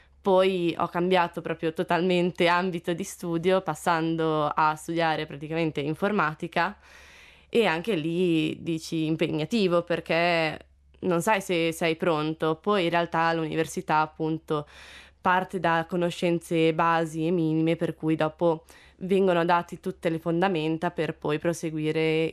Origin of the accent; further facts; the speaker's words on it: Cesena, Emilia-Romagna, Italy; now in Bolzano, Italy; Io sono di Cesena dell'Emilia Romagna e attualmente studio qui a Bolzano